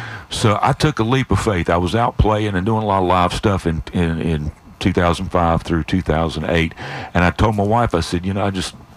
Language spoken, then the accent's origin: English; North Carolina, United States; We started in Greensboro. Has got some friends at 93.1 The Wolf there in near my hometown.